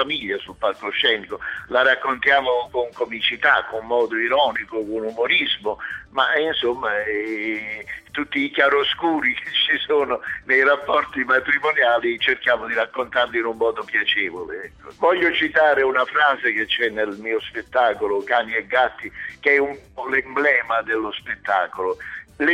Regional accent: Naples, Campania, Italy; accent: Neapolitan; Io sono napoletano, ma se venite a vedere i miei spettacoli capirete tutto.

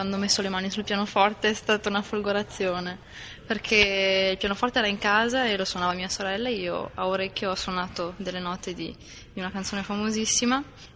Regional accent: Verona, Veneto, Italy; Da Verona, città.

